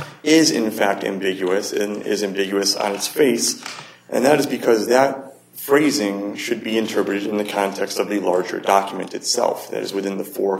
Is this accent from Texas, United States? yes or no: yes; Texas, United States; due to weather conditions last month in my home state of Texas.